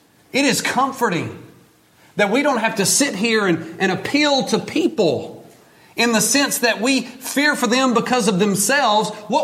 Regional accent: Alabama, United States; It reminds me when I grew up hunting in South Alabama.

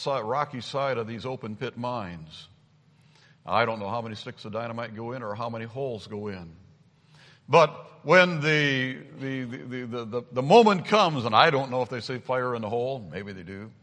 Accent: Pekin, Illinois, United States; also born or lived in Minnesota; I was born in Minnesota, but I consider my hometown and home church to be in Pekin, Illinois.

